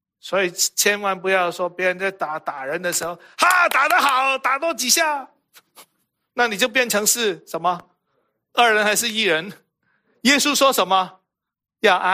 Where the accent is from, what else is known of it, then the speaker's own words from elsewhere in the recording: Hong Kong; Chinese is a second language; 其实我是从香港来，大家都知道，你听我的国语就晓得了。